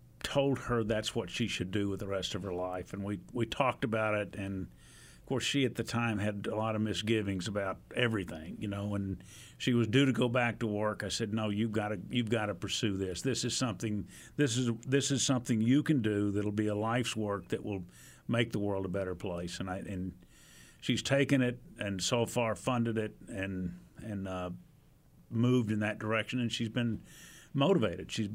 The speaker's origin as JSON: {"language": "English", "town": "Fayetteville", "country": "United States", "tie": "born or raised there", "said": "I grew up in Fayetteville and went to that church as a young kid"}